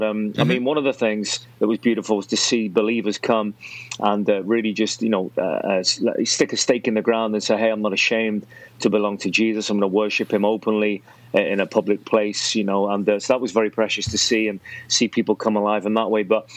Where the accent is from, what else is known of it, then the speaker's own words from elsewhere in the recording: Liverpool, North West England, United Kingdom; also born or lived in Ireland; I came from Ireland. I'm originally from Liverpool. I lived in Ireland for many, many years.